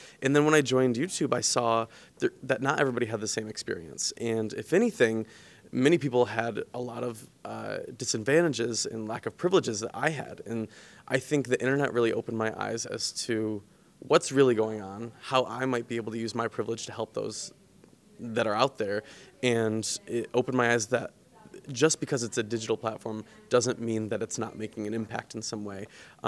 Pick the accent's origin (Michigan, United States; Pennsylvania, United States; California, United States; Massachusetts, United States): Michigan, United States; Okemos; I'm from Okemos, so I grew up on Hagedorn. Then I moved right down the road to East Wilson Hall.